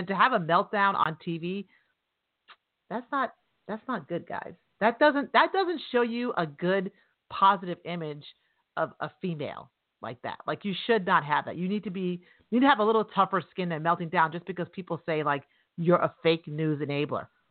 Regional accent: New York, United States; Now, if anybody knows anything about New Jersey, I just want you to know I'm from New York.

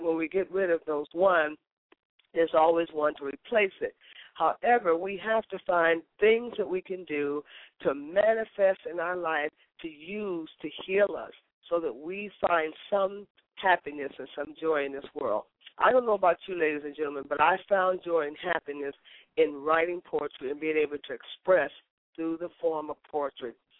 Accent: Meadville, Pennsylvania, United States; And most of you know I grew up in Pennsylvania in a little town called Meadsville, Pennsylvania, so I'm quite familiar with that area.

